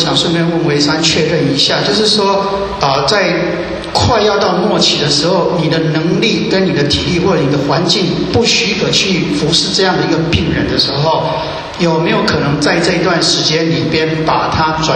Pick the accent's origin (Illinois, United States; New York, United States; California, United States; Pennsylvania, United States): California, United States; 那我是从南加州来的